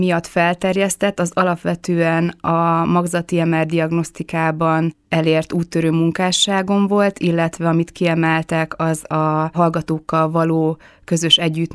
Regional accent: Miskolc, Borsod-Abaúj-Zemplén, Hungary; also born or lived in Debrecen / Sajóbábony; Miskolcon születtem, de később Debrecenbe költöztünk édesapámnak a munkája miatt, és ott született a húgom, aki egy évvel fiatalabb, mint én, és ezt követően ismét kis költözés következett Sajóbábony, majd visszatértünk Miskolcra is

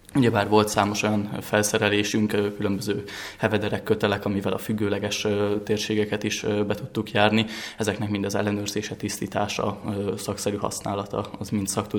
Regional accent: Transylvania, Romania; now in Budapest, Hungary; én egy erdélyi bányavidékről származom, és itt 12 éves koromban a kezembe akadt egy könyv

